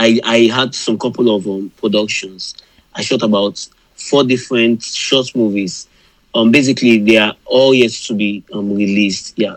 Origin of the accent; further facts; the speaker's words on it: Lagos, Nigeria; I'm from Lagos, Nigeria. I'm 20 years old, and I'm a Christian filmmaker.